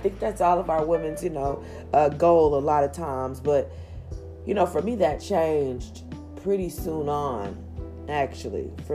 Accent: the South, United States; I am a Southern girl, born and raised, okay, in the South. And being born and raised in the South, it gives you a whole other aspect on life.

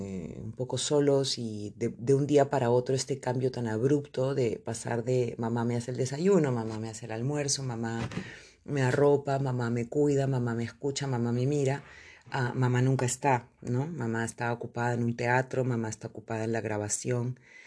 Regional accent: Lima, Peru; moved away; No había vivido nunca en mi país después de que me había ido. Mis idas a Perú eran simplemente de vacaciones, 10 días, 15 días, 8 días, y nunca se me había ocurrido volver a vivir en el Perú, en Lima, mucho menos en Lima.

